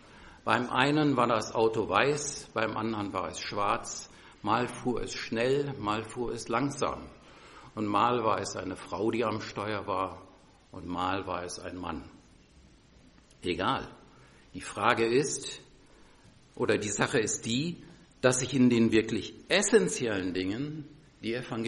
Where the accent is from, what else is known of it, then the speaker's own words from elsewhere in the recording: Tönisvorst, North Rhine-Westphalia, Germany; Ich komme ja aus Tönnesfors. Das ist, ja, wenn man so sagen will, 30 Autominuten von hier entfernt.